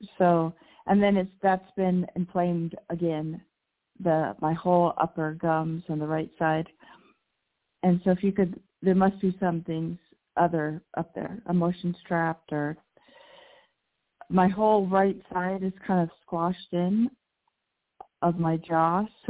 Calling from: Mexico; from Mexico.

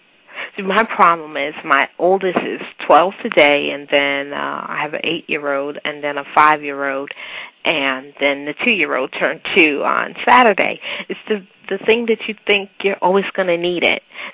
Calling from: Newark, New Jersey, United States; And I'm calling in from Newark, New Jersey.

